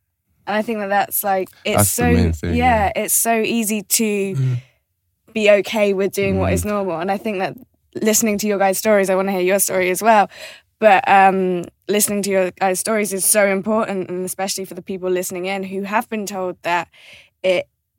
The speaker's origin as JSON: {"language": "English", "town": "Birmingham", "region": "West Midlands", "country": "United Kingdom", "tie": "born or raised there", "said": "I grew up in Birmingham, so outside of London"}